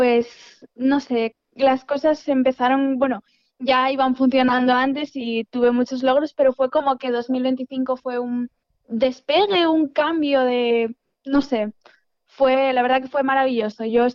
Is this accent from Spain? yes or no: yes; Pola de Laviana, Asturias, Spain; entreno 6 días a la semana, 4 en la piscina de mi pueblo de Pola de la Viana, 1 en Oviedo